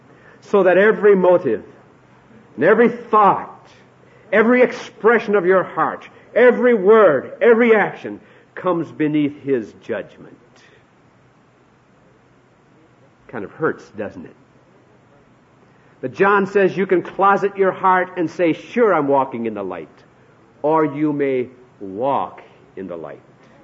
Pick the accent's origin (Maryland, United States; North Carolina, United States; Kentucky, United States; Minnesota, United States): Minnesota, United States; Hinckley; my hometown was Hinckley, Minnesota.